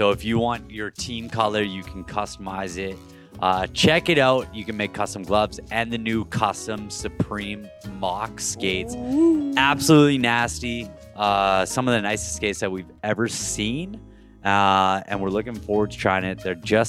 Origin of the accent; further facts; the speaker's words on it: Canada; I'm so Canadian, like love Canada.